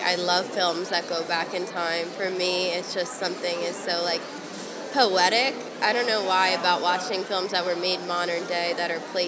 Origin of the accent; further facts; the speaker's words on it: Philadelphia, Pennsylvania, United States; also born or lived in Los Angeles; I was in Los Angeles for a few years, and I just moved back about a year ago. To Philadelphia because I'm originally from Philly.